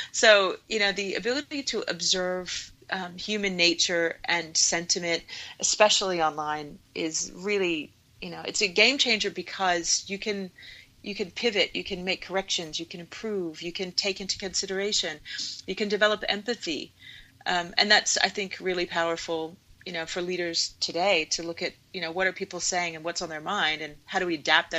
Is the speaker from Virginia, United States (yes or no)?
yes; Virginia, United States; somebody said to me as a child growing up in Virginia